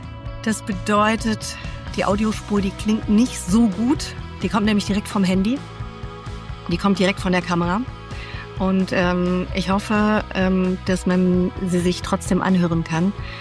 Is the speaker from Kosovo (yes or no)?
no; Luxembourg; also born or lived in Düsseldorf; Und bin in Luxemburg aufgewachsen